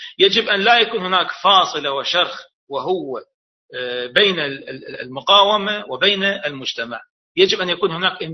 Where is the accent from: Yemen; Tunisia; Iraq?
Iraq; نحن من العراق ونطرح كمثال يعني الواقع السياسي في العراق